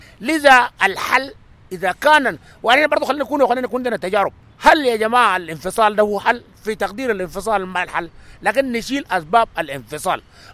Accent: Sudan; احنا كحركه وكمواطنين سودانيين وكمعارضه

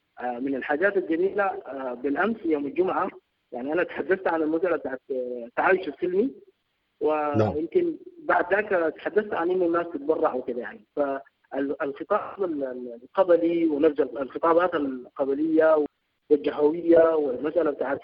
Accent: Khartoum, Sudan; نحن تربينا في الخرطوم يعني في الامتداد، فبنلقى الجارين باليمين وجارين بالشمال كل واحد من قبيلة.

